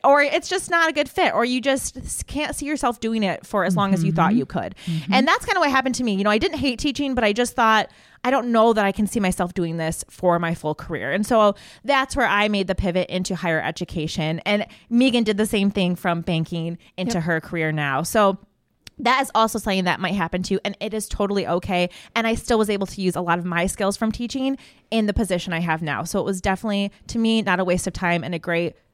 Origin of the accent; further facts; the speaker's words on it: Michigan, United States; I'm from Michigan, and I took my first teaching job out in Arizona.